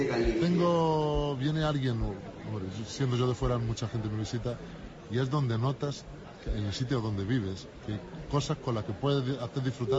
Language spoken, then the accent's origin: Spanish; Jaén, Andalusia, Spain; yo soy de Jaén, que estoy asentado aquí